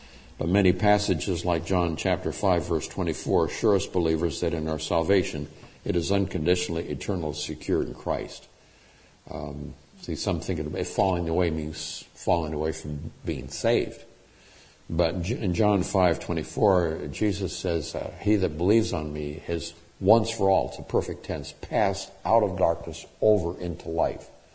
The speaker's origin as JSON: {"language": "English", "town": "Chico", "region": "California", "country": "United States", "tie": "born or raised there", "said": "In my hometown in Chico, California, there was a pastor who was pastoring the Nazarene Church."}